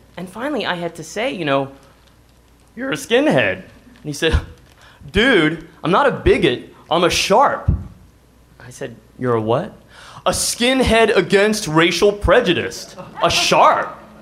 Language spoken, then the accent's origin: English; Seguin, Texas, United States; I say, I'm from Seguin.